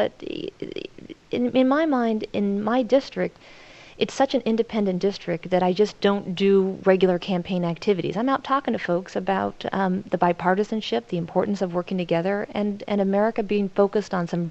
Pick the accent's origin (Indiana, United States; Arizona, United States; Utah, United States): Arizona, United States; 90% of those individual contributors actually came from my home state of Arizona.